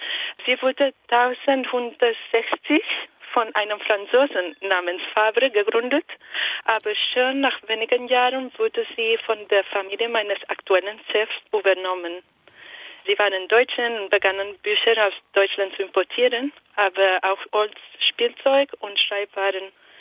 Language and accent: German; Italy; German is a second language; Ich bin Italienerin und habe ich Philosophie studiert.